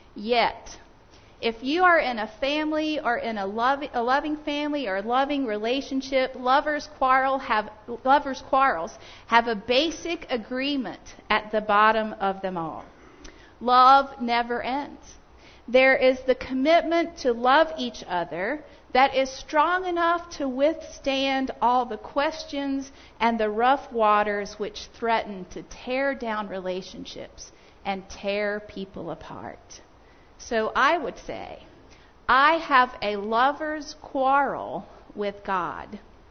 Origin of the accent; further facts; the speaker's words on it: Zimbabwe; born there; I was born in Zimbabwe, Africa. My parents were missionaries there.